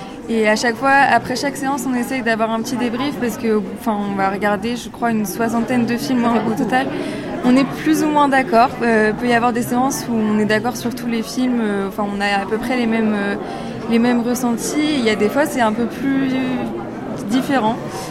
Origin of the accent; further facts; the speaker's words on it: Brittany, France; je viens de Bretagne, du Morbihan.